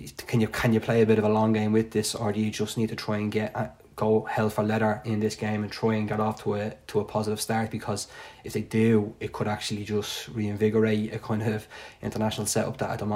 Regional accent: Ireland; I think it's okay to say we, seeing as everyone knows we're all Irish

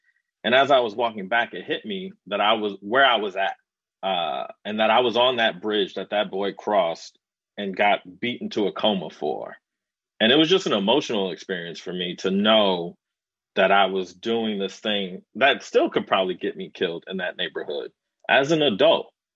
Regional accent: Chicago, Illinois, United States; And so growing up in Chicago, that has always been a huge part of my reality.

